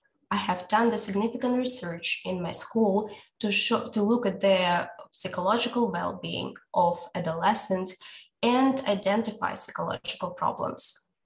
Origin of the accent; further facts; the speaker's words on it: Moscow, Russia; English is a second language; I'm from Russia, from Moscow.